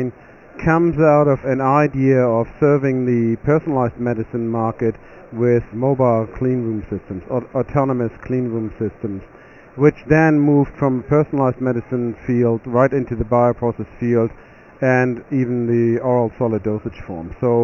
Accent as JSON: {"language": "English", "region": "Hamburg", "country": "Germany", "second_language": "English", "moved": "as an adult", "lives_now": "United States", "said": "Well, I'm a bioengineer from Germany, Hamburg, Germany. Moved to the U.S. in 2002."}